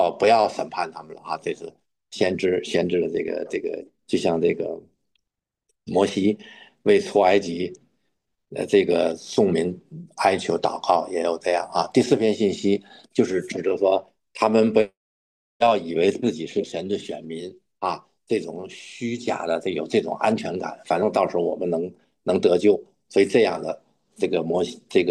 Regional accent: Guangdong, China; 就像我们今天我们广东人说八

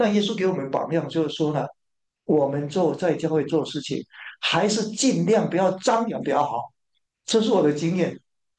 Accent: Taiwan; 很简单啊，我是从台湾来的嘛

